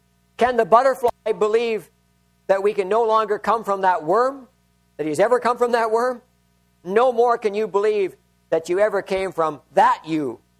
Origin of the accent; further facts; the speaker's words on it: Saskatchewan, Canada; we were still living in Regina, we'd often go through my hometown, which is about 90 miles from Regina.